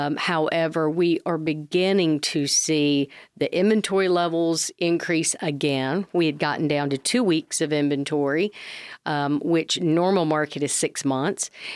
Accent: Florence, South Carolina, United States; And I moved back to my hometown of Florence, South Carolina, and finished college at Francis Marion

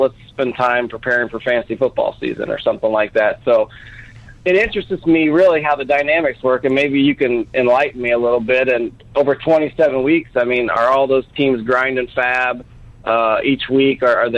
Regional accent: St. Louis, Missouri, United States; I just attacked on 314 at the end since I'm from St. Louis.

